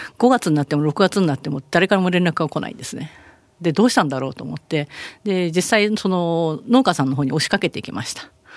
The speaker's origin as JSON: {"language": "Japanese", "region": "Saitama", "country": "Japan", "said": "たまたまその数年前に地元の埼玉市に"}